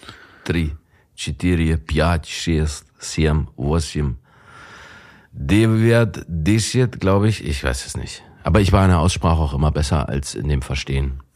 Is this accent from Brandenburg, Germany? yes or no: yes; Potsdam, Brandenburg, Germany; Ich bin in Potsdam geboren.